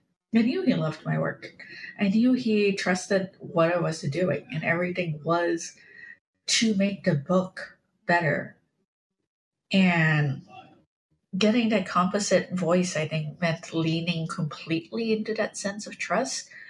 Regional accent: Malaysia; I grew up in Malaysia where there was capital punishment for even the smallest amount of drugs.

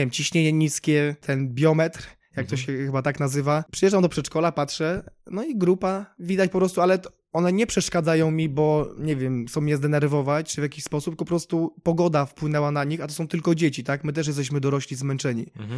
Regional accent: Nowy Dwór Mazowiecki, Masovian Voivodeship, Poland; bo ja z Nowego Dworu Mazowieckiego

